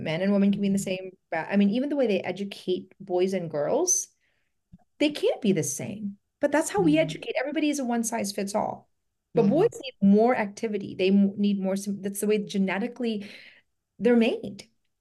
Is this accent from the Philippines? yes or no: yes; Philippines; now in United States; I was an immigrant from the Philippines who wanted to come here. My parents came here to have a better life.